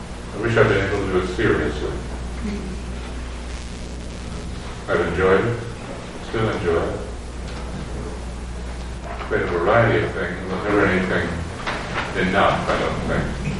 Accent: England, United Kingdom; where I was raised in England

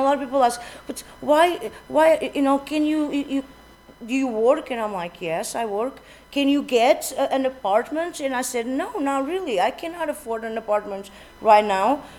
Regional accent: Portugal; now in United States; I am from Portugal originally. I've been in the States since 95.

